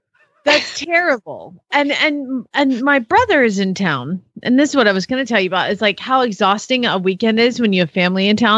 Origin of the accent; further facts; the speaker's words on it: Atlanta, Georgia, United States; No, I'm from Atlanta. Racing is illegal in Georgia.